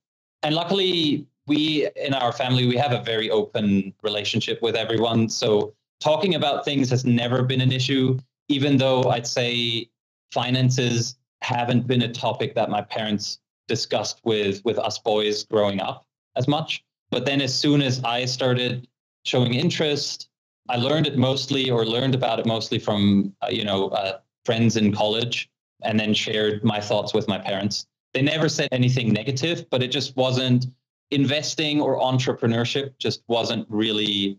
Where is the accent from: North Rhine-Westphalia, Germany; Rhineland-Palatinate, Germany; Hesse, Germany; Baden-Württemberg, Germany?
Baden-Württemberg, Germany; English is a second language; I was born and raised in Southwest Germany, basically by a middle-class family with a focus much on education rather than investing.